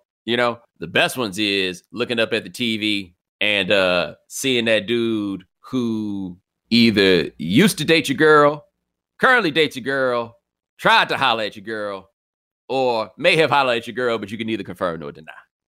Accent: Houston, Texas, United States; I'm from Houston, so we don't walk nowhere.

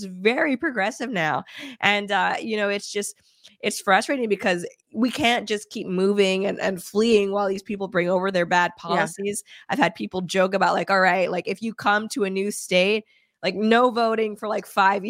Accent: Quebec, Canada; I come from Canada, not just like Canada. Oh, I'm from Alberta. I'm from Quebec.

